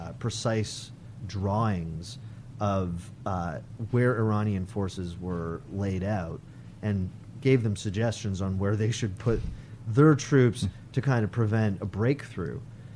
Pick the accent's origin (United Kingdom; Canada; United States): Canada; I'm Canadian, so several dozen miles from Kuwait